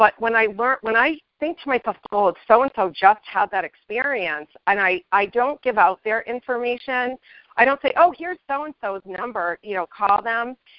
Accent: New York, United States; And I come from New York, and when you meet somebody in New York, in the circles that I was in, it's like, where did you go and who do you know?

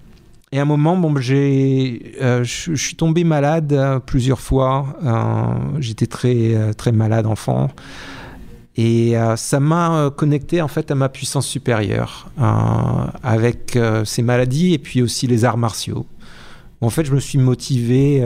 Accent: Hauts-de-France, France; je viens du Hauts-de-France, d'une famille.

